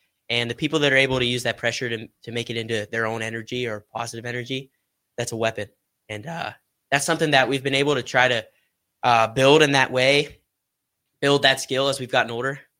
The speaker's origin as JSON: {"language": "English", "region": "Pennsylvania", "country": "United States", "said": "We're from Western Pennsylvania. We're pretty close to Pittsburgh."}